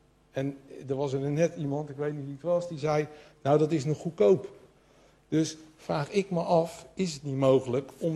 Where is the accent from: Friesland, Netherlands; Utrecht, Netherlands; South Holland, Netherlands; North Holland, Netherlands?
South Holland, Netherlands; Zoeterwoude; ik ben geboren in Zoeterwoude, dat is tegen Leiden aan. En ik heb daar polstokje gesprongen, ik heb de koeienvlaaien gegooid als jeugd.